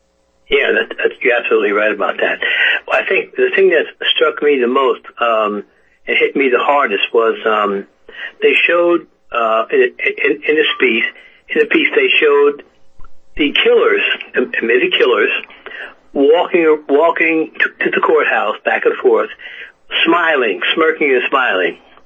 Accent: Newark, New Jersey, United States; Look, I'm a tough guy. I was born and raised in Newark.

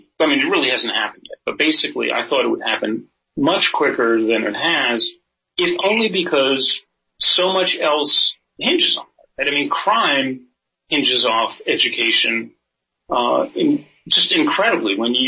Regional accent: New Jersey, United States; New Jersey straightened out, my home state, original home state, is its size, right?

